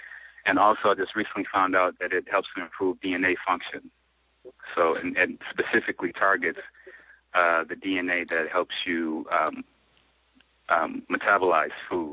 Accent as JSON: {"language": "English", "town": "Brooklyn", "region": "New York", "country": "United States", "tie": "born or raised there", "also_born_or_lived": "Memphis, Tennessee / Washington, D.C. / Philadelphia, Pennsylvania", "said": "So I was born in Memphis. Raised in Brooklyn, New York. I lived in D.C., Philly."}